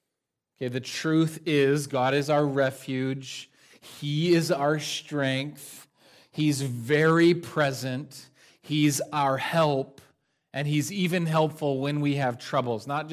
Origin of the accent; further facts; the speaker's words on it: North Carolina, United States; I grew up on the Nantahala River in the mountains of North Carolina